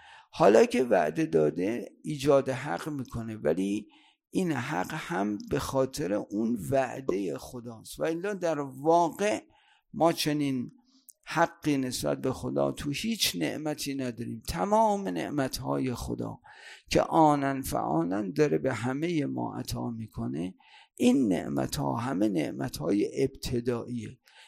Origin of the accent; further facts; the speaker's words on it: Iran; ما تو این سرزمین زاده و بزرگ شدیم و او توی جای دیگه